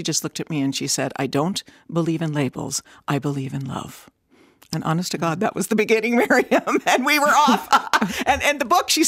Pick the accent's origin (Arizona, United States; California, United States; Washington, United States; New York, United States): Washington, United States; Seattle; Yes, I grew up in Seattle, Washington, and all my siblings are still there.